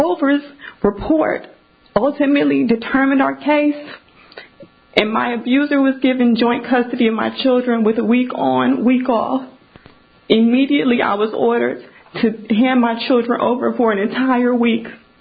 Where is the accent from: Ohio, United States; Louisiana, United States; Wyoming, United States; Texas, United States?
Ohio, United States; Cleveland; moved away as an adult; In 2019, I fled my hometown of Cleveland, Ohio